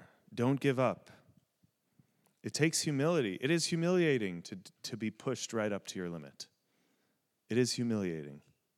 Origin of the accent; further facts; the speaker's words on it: United States; I just say American because I'm an American, right?